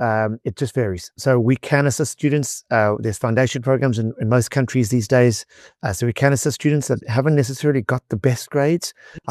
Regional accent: South Africa; And learning the language as a South African can actually be quite, I don't want to say easy, but we tend to pick it up a lot easier because of our Afrikaans background.

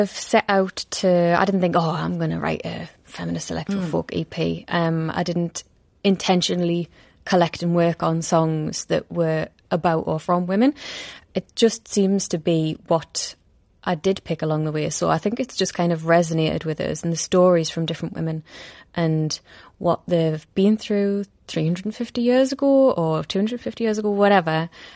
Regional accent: North East England, United Kingdom; accent: Geordie; It's how and where I grew up. And it's like, it's so rich, full of stories and traditions. And also the Geordie accent, you don't really hear it represented so much.

